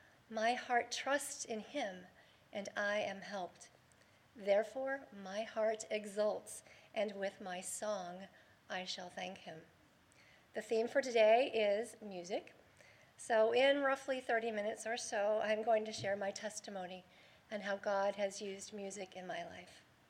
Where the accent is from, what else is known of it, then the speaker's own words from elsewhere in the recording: St. Albans, West Virginia, United States; I was born in … And I grew up in the town of St. Albans